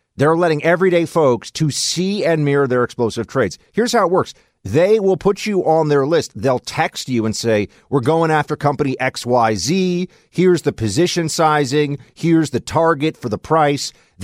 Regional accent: New York City, New York, United States; born there; So New York City. I was born in New York City. I know this place very well.

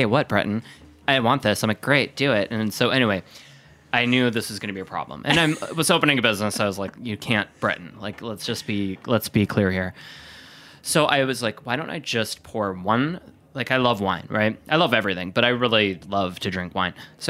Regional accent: Wisconsin, United States; I'm from Wisconsin where, you know, we don't have very much.

